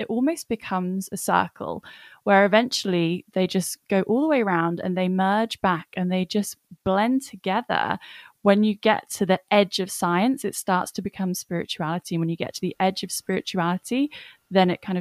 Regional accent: South West England, United Kingdom; born there; I was born in Cornwall, so was my brother, so was my sister. My grandparents still live there. So we have a huge connection to Cornwall.

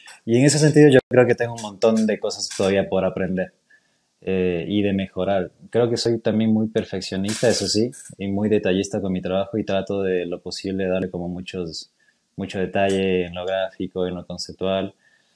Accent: Ecuador; also born or lived in Buenos Aires; Estuve viviendo allá un tiempo, 3 años para ser exacto. Por eso el mix de mi acento, digamos, otros freelancers de Ecuador, capaz que tienen otro acento, pero yo tengo ahí una mezcolanza.

